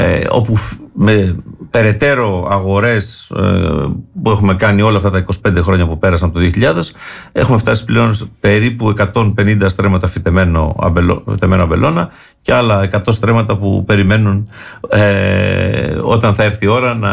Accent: Kiato, Peloponnese, Greece; Εμείς καταγόμαστε από το Κιάτο, είναι η πατρίδα μας

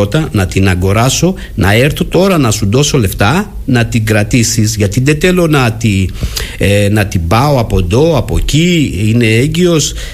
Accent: Murcia, Region of Murcia, Spain; Greek is a second language; now in Agios Nikolaos, Greece; εγώ είμαι από Μούρθια, Ισπάνια. Ισπάνα.

